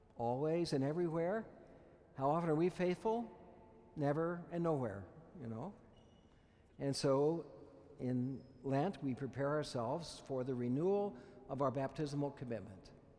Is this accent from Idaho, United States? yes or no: no; Kansas, United States; I grew up in Kansas. Not many people think there's advantage of growing up in Kansas when you come from Pennsylvania and the big cities.